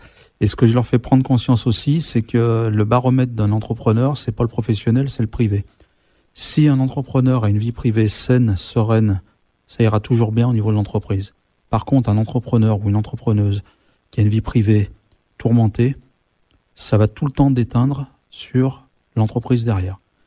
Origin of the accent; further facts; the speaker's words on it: France; Donc on peut dire chez nous en France, les entreprises sont très très bien soutenues par le gouvernement et l'État.